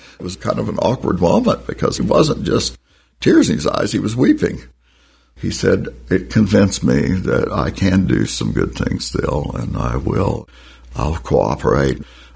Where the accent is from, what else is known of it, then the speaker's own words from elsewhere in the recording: United States; I'm an American first, and I want you to succeed for the good of the country.